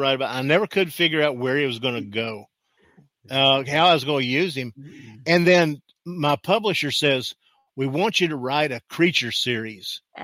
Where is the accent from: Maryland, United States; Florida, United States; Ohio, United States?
Florida, United States; they were headquartered in the town I grew up in Florida.